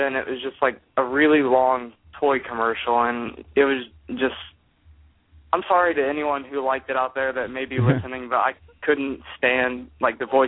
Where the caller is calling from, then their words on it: Ohio, United States; Oh, I'm calling from the United States, Ohio.